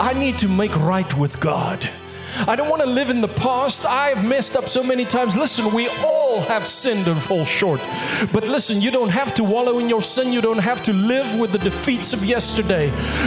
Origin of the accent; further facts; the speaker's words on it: South Africa; You know, we're from South Africa, and South Africa for many years was the diamond capital of the world.